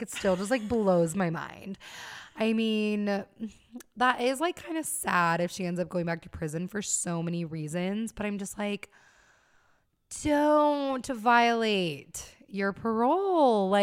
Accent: Utah, United States; I feel like whenever I travel places, like, and I say I'm from Utah, like, people have questions. Like, mm-hmm. being from Utah is just kind of, like, a conversation starter.

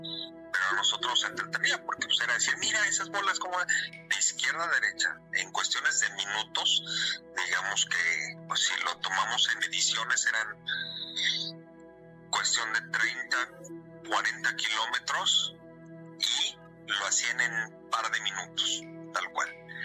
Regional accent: Ecatepec, State of Mexico, Mexico; yo pasé mi niñez, más bien mi adolescencia, en Ecatepec, y saludos a la gente del Estado de México, en una colonia que se llama Parque Residencial Coacalco, en la tercera sección.

